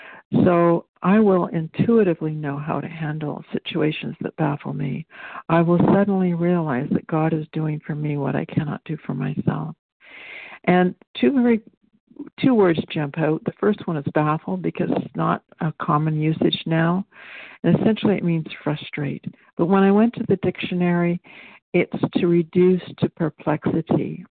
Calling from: British Columbia, Canada; I'm calling in from British Columbia, Canada.

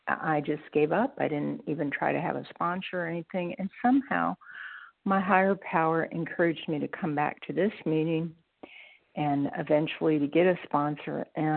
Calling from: Georgia, United States; I'm calling from Georgia

